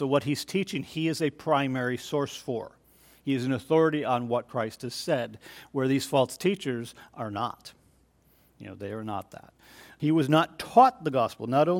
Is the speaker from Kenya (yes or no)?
no; Canada; That's how you can catch the Canadian there. So evidently I'm getting a Canadian gospel now.